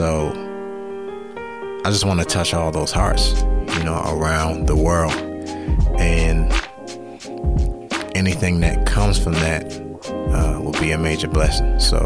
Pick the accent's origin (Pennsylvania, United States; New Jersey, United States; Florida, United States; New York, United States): New Jersey, United States; Somerset; I'm from Somerset, New Jersey.